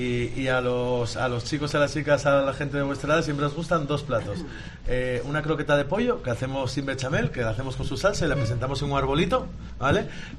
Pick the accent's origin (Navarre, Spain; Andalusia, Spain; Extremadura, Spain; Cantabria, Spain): Cantabria, Spain; Oreña; Yo estudié en Oreña, me crié en Oreña y ahí en el instituto de secundaria.